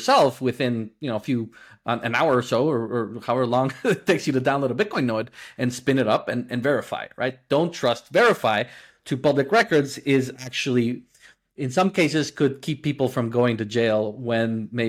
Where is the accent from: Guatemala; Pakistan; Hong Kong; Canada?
Guatemala; I was born and raised in Guatemala, had the opportunity to study in the United States, but then moved back.